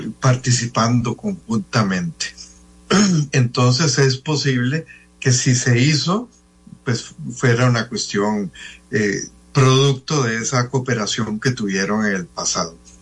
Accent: Costa Rica; Por ejemplo, uno como tico entra saludando a todo el mundo.

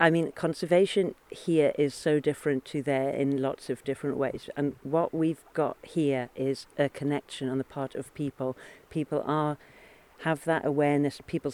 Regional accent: Kirk Michael, Isle of Man; also born or lived in Brazil; I grew up on the Isle of Man. I grew up just upstream from where we are now, which is in Coaldarry Nature Reserve, and here up here in Kirkmichael.

